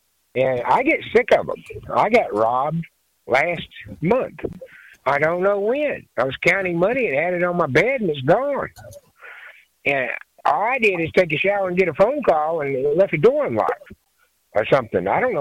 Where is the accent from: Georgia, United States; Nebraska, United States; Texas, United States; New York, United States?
Georgia, United States; Atlanta; But I'm from Atlanta, and the socialist movement there is just alive and well, my friends.